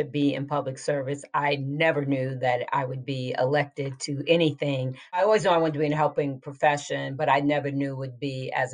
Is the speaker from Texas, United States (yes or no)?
no; New York, United States; I'm from New York, went to college there.